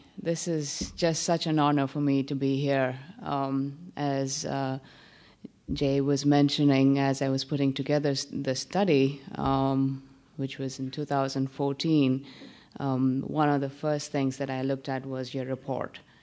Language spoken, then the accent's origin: English; India; now in United States; I'm still a guest worker in this country. I'm from India.